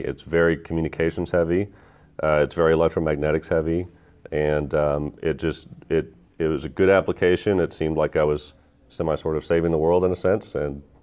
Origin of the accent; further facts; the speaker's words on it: Texas, United States; Sure. Well, I grew up in Texas, kind of a big ego state, and I think very highly of myself.